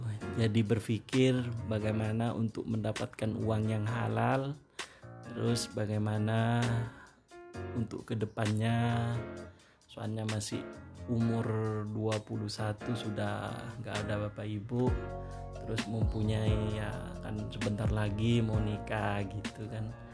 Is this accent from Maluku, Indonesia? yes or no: no; Sumenep, East Java, Indonesia; asal Kabupaten Sumenep. Lahir di Kabupaten Sumenep, Kecamatan Ambonten, Desa Bluares.